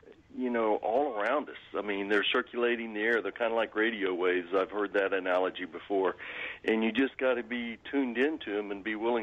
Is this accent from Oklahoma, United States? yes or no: yes; Norman, Oklahoma, United States; Well, I grew up in Norman, Oklahoma, where the University of Oklahoma is.